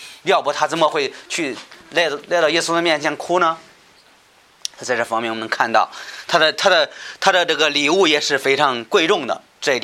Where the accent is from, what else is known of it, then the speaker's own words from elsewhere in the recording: China; 我们中国人会说这个，以前你要说这个，说是这个人是中国人一个汉奸